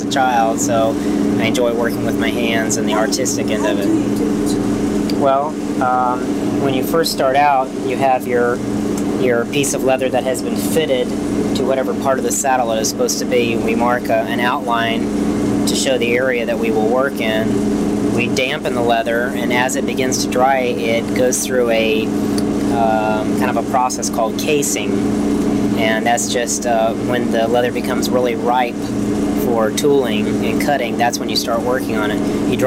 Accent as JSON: {"language": "English", "town": "Danville", "region": "Virginia", "country": "United States", "tie": "born there"}